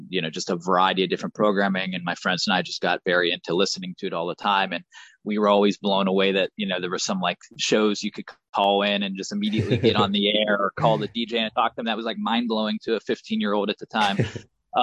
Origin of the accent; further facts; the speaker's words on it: Pittsburgh, Pennsylvania, United States; I grew up in Pittsburgh and then I went to college in Cleveland at Case Western University.